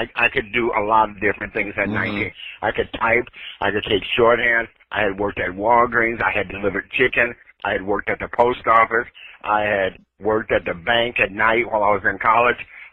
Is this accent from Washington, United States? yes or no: no; Chicago, Illinois, United States; moved away as an adult; also born or lived in New York; I am not. I'm from Chicago.